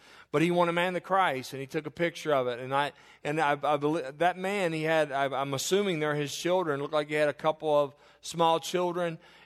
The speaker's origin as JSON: {"language": "English", "region": "Kentucky", "country": "United States", "tie": "born or raised there", "said": "growing up in Northern Kentucky there, we were not too far from downtown Cincinnati."}